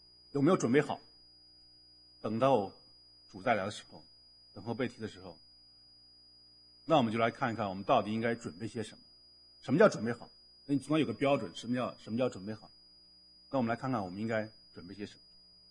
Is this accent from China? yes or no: yes; China; 我们从大陆来的，我不知道台湾有没有讲这个。从大陆来，你肯定知道这句话